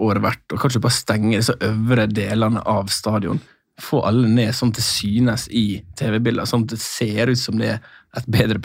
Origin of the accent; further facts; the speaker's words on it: Møre og Romsdal, Norway; Altså ta for min del som sunnmøring å få med seg 3-4 kompiser på kamp